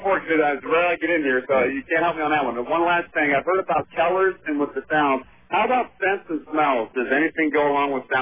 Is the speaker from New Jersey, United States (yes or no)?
no; Kansas City, Missouri, United States; from Kansas City, Missouri.